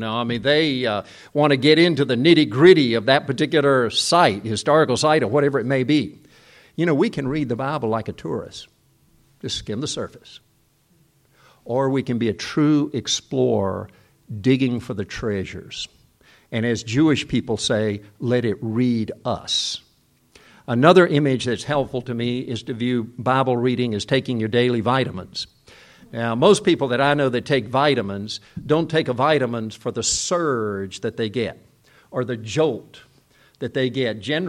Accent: South Korea; You know, when we were growing up in Korea, right after the Korean War, I'm talking about 1954 and so on, there was suffering and poverty everywhere.

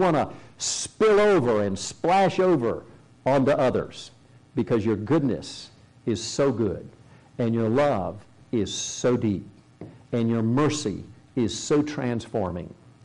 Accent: South Korea; Growing up in Korea, and Dad was a medical doctor and worked in a hospital there, and people would come in with rabies.

